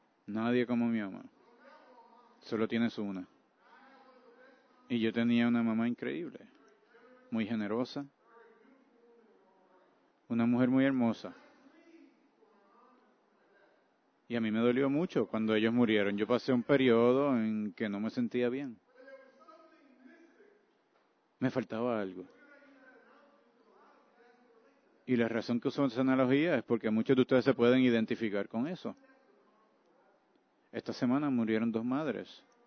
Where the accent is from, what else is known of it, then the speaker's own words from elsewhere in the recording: New York, United States; Es cierto, yo soy de Nueva York, así que yo le puedo ir a los Gigantes.